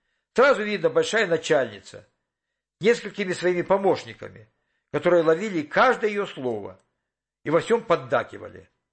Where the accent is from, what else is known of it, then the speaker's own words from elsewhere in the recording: Avdiivka, Donetsk Oblast, Ukraine; born there; Вообще-то я родился на Украине. В каких краях? Заинтересовалась она. В Донбассе. И я из Донбасса. А в каком месте? В Авдеевке.